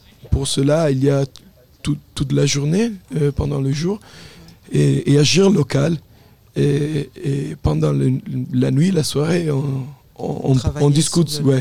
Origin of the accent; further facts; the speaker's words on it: Aosta Valley, Italy; French is a second language; Oui, je suis italien, mais en fait, la vallée d'Os, on étudie le français parce que la région est bilingue.